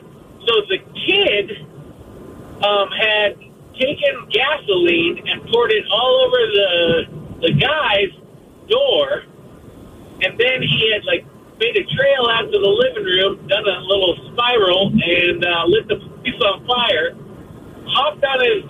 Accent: Centralia, Washington, United States; now in Denver, United States; So I'm from Centralia, but I moved to Denver, Colorado about 15, 20 years ago with a girl

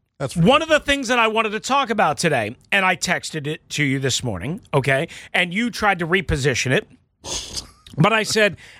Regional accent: New York, United States; born there; because he was born in South Carolina and I was born in New York.

